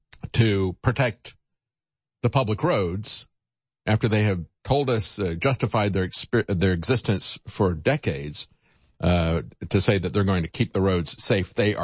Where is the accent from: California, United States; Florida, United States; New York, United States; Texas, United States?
Florida, United States; very elderly drivers in Florida that I used to live with when I was growing up in Florida